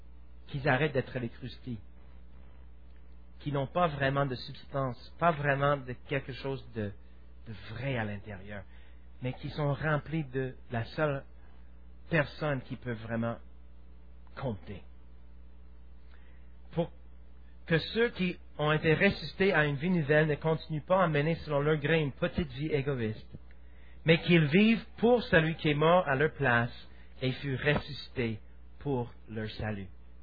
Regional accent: Quebec, Canada; Je suis Canadien, je suis Québécois, je suis, comme je dis, toutes ces choses. Et en plus, je vais ajouter à la fin de la liste, je suis chrétien, je vais à l'église une fois par semaine

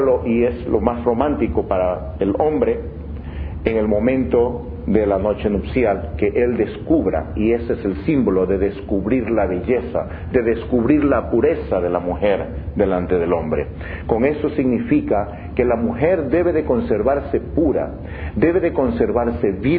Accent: China; no me sonrojo porque soy chino

